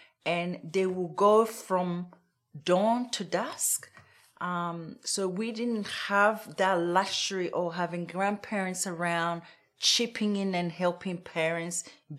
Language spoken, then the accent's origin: English; Nkoko, Ghana; Yes, I was born in a little village called Nkoko in Ghana. So Ghana is west coast of Africa.